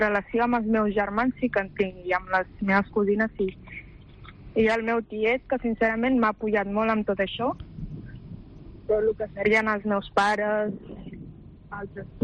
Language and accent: Catalan; Gambia; Jo soc de Gàmbia